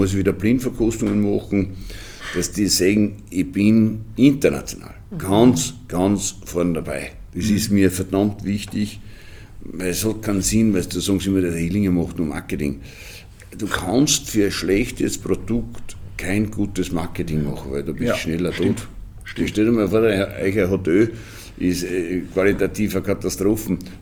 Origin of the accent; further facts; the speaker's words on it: Jois, Burgenland, Austria; Die ersten ich bin aus Jois und meine ersten Weingärten habe ich in Rust gekauft.